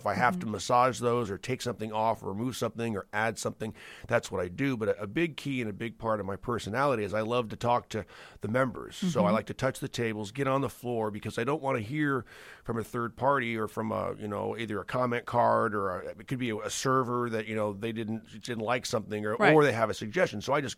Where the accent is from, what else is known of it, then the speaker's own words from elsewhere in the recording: Missouri, United States; born there; You know, I was born in Missouri. We had a 120 acre farm there and all that was organic and as it should be, you know, that's 40 plus years ago.